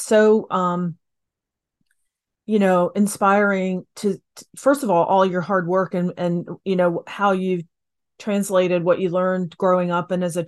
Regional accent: Kingsport, Tennessee, United States; So I'm from Kingsport, Tennessee, originally.

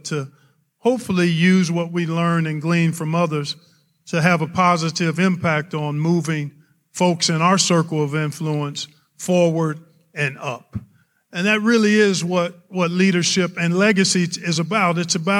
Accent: Cleveland, Ohio, United States; Basketball once sat on the throne of my life as I grew up in Cleveland and dreamed of being able to play for pay someday

